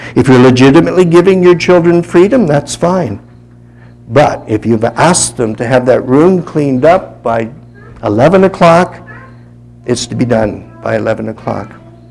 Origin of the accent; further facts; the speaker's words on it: Windsor, Ontario, Canada; born there; There's just a little river between me being a Canadian and an American. Born in Windsor, across the river was Detroit.